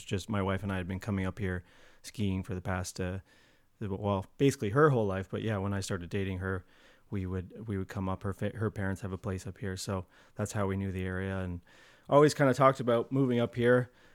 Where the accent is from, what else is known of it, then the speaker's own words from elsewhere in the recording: London, Ontario, Canada; now in Creemore, Canada; No, I grew up in London, Ontario.